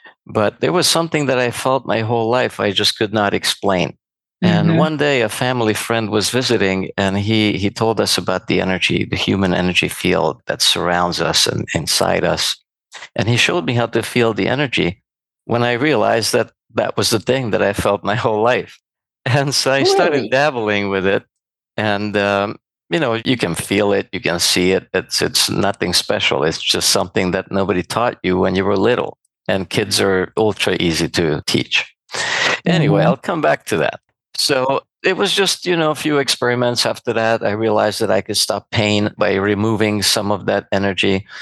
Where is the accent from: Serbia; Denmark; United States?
Serbia; English is a second language; I was born and raised in Yugoslavia in a Hungarian family, educated parents